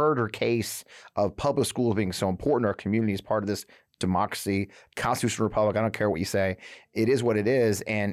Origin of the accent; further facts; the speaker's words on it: Georgia, United States; a judge in my hometown when I lived in Georgia